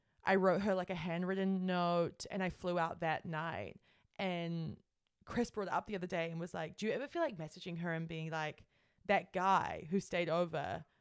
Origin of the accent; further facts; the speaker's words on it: New Zealand; And he kept saying, because I'm from New Zealand, my friend